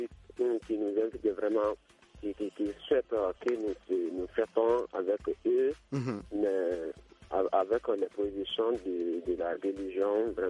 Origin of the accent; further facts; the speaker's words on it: Mali; chez nous au Mali